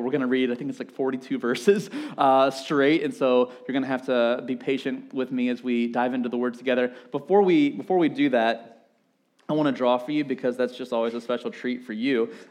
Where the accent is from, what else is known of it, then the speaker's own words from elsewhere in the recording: Amity, United States; Some of you are from Danville. I'm from Amity, right?